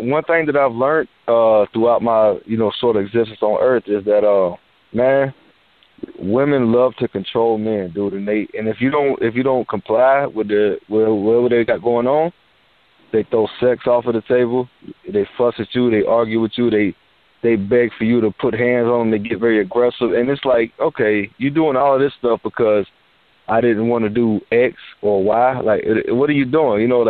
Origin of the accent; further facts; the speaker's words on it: Georgia, United States; I come from Southeast Georgia, and I'm 26 years old, man.